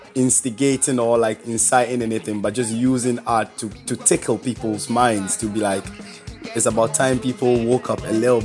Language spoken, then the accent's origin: English; Ghana; You know, I come from Ghana and I come from a society where, you know, politics has been played with, corruption and, so like, growing up around very, like, political songs